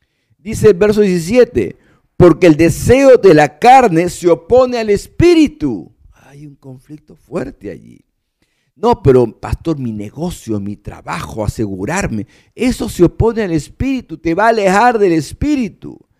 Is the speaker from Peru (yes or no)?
yes; Peru; Por eso es que el Perú está como está. ¿Por qué? Porque hemos permitido que la carne nos domine como peruanos, como nación.